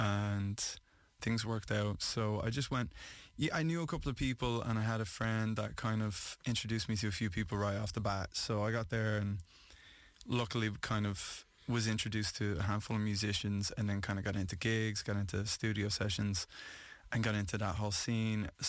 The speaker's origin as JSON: {"language": "English", "town": "Dublin", "region": "Leinster", "country": "Ireland", "tie": "born or raised there", "said": "I was born in Dublin. I grew up in Dublin"}